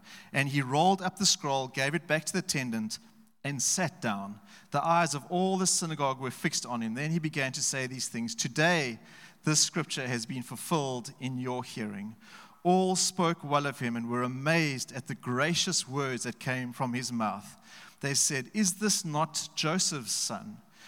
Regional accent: Pretoria, Gauteng, South Africa; We return home to Gauteng is our home. I grew up in Pretoria, my wife in Joburg.

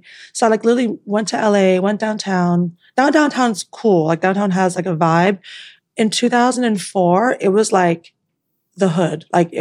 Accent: Toronto, Ontario, Canada; now in Los Angeles, United States; So I'm from Toronto. Originally

